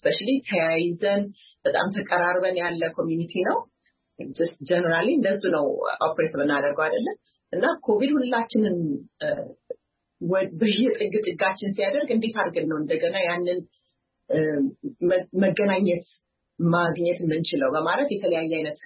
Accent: United States; ማለት አሜሪካ ውስጥ ነው ያደግኩት።

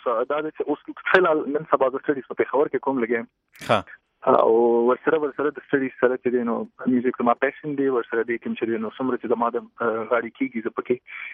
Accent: Khyber Pakhtunkhwa, Pakistan; د پاکستان دفنلی پاکستان تعلق لرم د خیبر پختونخوا سیمه او صحابه سکندر زما د پلار نک کلی دی

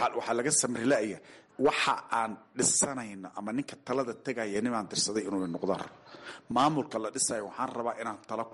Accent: Somalia; annaka koonfur baan ka imid, gadan ka imid

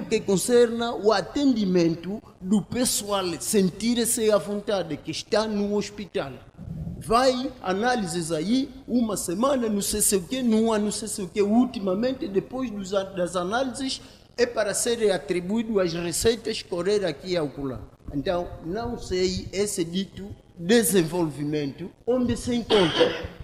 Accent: Angola; nós, como angolanos, vivemos normalmente

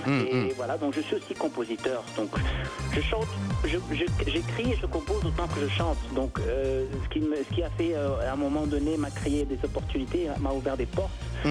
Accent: Kinshasa, DR Congo; je rentre chez moi à Kinshasa

